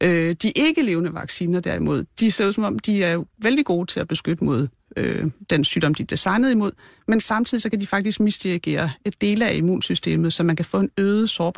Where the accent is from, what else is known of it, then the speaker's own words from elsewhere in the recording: Region of Southern Denmark, Denmark; Nej, jeg er en pige fra Fyn, så nej.